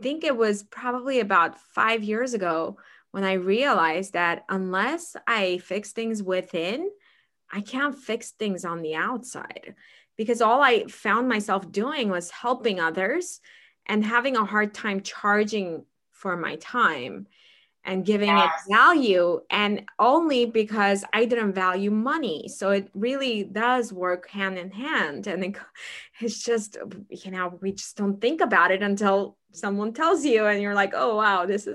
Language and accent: English; Armenia; now in United States; My parents lost money when we came from Armenia to US. And I remember as a child, I made money so not important in my life.